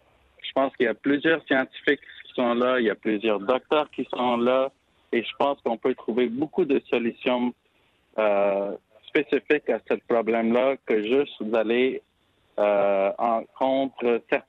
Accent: India; French is a second language; now in Canada; Moi, je viens de l'Inde.

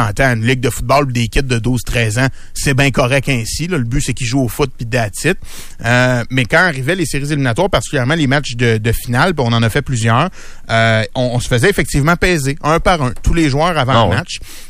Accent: Quebec, Canada; Moi, je viens de la Rive-Sud de Montréal.

